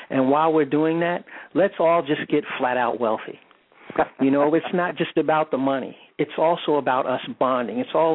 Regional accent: New York City, New York, United States; now in Virginia, United States; I mean, I know I said I live in Virginia, but I was born and raised in New York, and I mean in the city.

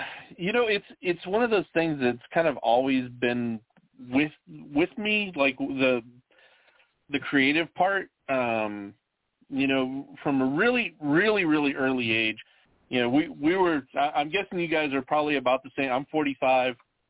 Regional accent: Arkansas, United States; I grew up in Arkansas

